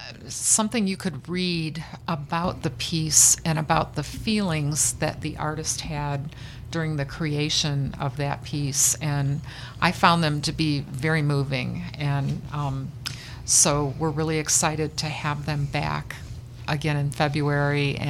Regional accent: Chesterton, Indiana, United States; Since I grew up in Chesterton, I know a lot of the people anyway

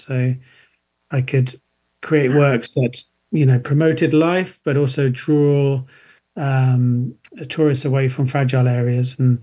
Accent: Malaysia; moved away; I grew up in Malaysia when I was young.

